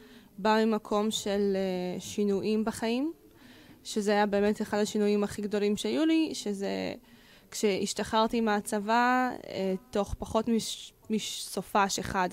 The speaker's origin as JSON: {"language": "Hebrew", "town": "Haifa", "region": "Haifa District", "country": "Israel", "lives_now": "Herzliya, Israel", "said": "אני בת 26, אני צפונית במקור, אני מחיפה, אבל כרגע אני גרה בהרצליה. עברתי לשם לפני שנתיים וקצת בשביל לימודים ברימון ונשארתי."}